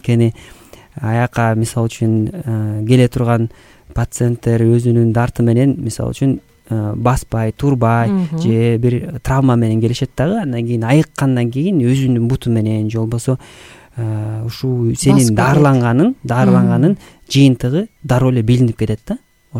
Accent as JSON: {"language": "Kyrgyz", "town": "Zharkynbaev", "region": "Issyk-Kul Region", "country": "Kyrgyzstan", "tie": "born or raised there", "said": "Ушу негизи өзүм Ысык Көлдөн болом. Ысык Көлдө чоңойгом."}